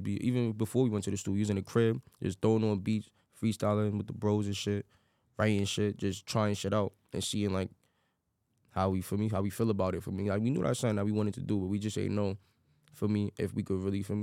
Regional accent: The Bronx, New York, United States; Well, I'm from the Bronx, New York, you know, from the 5th, 165 Simpson area, like, feel me? Grew up in the Bronx, feel me?

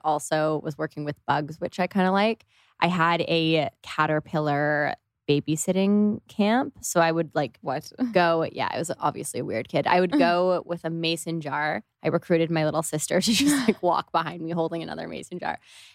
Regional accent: Toronto, Ontario, Canada; Especially I'm from Canada and it just wasn't. Yeah, we're both from Toronto.

